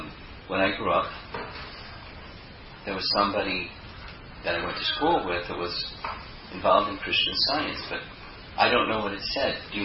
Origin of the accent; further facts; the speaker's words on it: United States; I remember, just a little sharing, young boy growing up in America, hearing about heaven